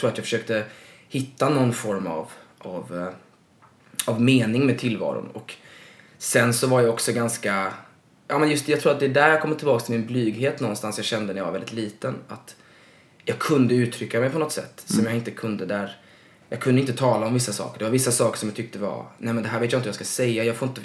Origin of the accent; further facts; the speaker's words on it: Stenungsund, Västra Götaland County, Sweden; jag kom ju från Stenungsund då, en mindre stad eller en tätort ska man väl säga